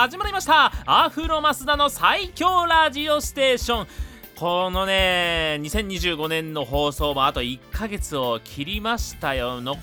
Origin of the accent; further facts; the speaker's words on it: Kentucky, United States; moved away; 僕の地元ケンタッキー